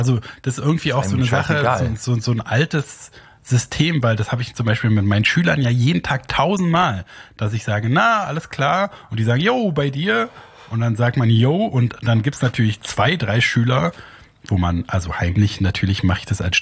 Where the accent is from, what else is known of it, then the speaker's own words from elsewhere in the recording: Germany; das ist mir als Deutscher sehr wichtig.